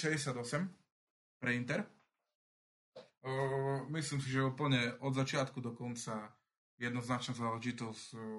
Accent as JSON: {"language": "Slovak", "region": "Spiš", "country": "Slovakia", "said": "keďže som Spišiak"}